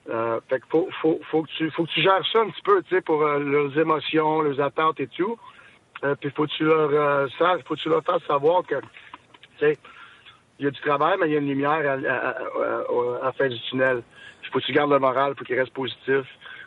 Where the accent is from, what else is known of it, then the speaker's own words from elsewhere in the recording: Montreal, Quebec, Canada; je viens de Montréal, ok. Fait que je sais comment que ça marche. J'avais le journal à Montréal chez nous tous les jours, tu sais, en grandissant.